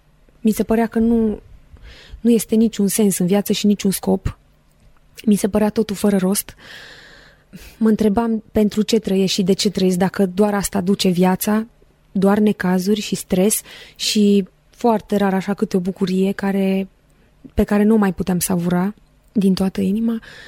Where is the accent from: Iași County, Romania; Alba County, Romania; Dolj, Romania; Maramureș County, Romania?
Alba County, Romania; Cugir; now in Bucharest, Romania; am 26 de ani, sunt din Cugir, județul Alba, am absolvit facultatea de limbi străine la Sibiu și în prezent lucrez ca și misionară în București printre studenți.